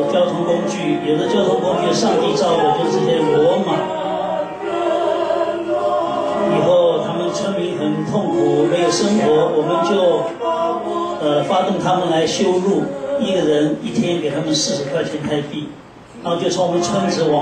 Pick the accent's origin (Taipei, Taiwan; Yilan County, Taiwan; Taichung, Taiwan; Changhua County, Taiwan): Taipei, Taiwan; moved away as an adult; also born or lived in Shanghai, China; 我生在上海，十三岁到台湾，在台北，几乎一直在台北读书工作。等到三十二岁的时候，到泰国北部去